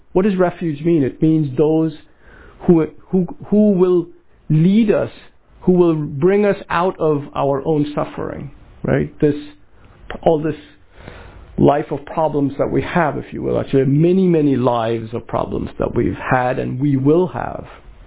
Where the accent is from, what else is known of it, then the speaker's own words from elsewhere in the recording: Kolkata, West Bengal, India; Because, by the way, I grew up in Calcutta, so I know what it was like.